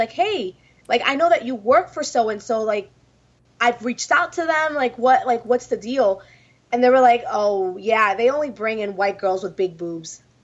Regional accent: New York City, New York, United States; it's where I grew up. Like, I'm from New York City. I didn't have a choice but to be feisty, but to be sassy.

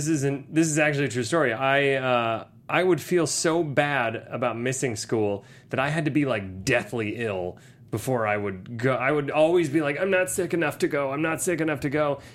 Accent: Akron, Ohio, United States; I'm from Akron, Ohio.

